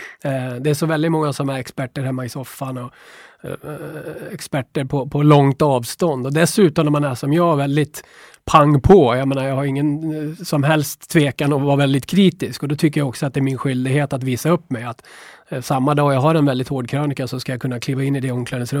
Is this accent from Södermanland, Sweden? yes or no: yes; Eskilstuna, Södermanland, Sweden; moved away as an adult; Så sista två åren hemma i Eskilstuna så fuskade jag lite och frilansade och gjorde en hel del.